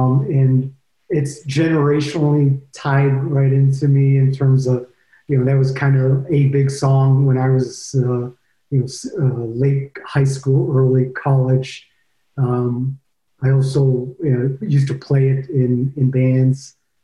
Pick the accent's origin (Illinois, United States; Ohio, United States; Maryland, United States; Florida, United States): Ohio, United States; also born or lived in Boston / Michigan; I was born in Boston, Massachusetts. I went to high school in Ohio, and then I moved to Michigan.